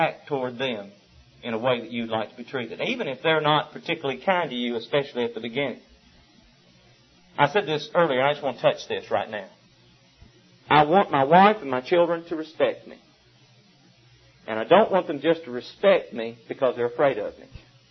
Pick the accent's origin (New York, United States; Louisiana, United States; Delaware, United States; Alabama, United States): Alabama, United States; I don't want people treating me odd because I'm from Alabama. I don't want them treating me odd because of the way I talk.